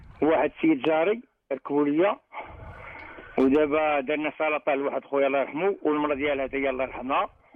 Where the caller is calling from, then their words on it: Casablanca, Casablanca-Settat, Morocco; استاذ انا من الدار البيضاء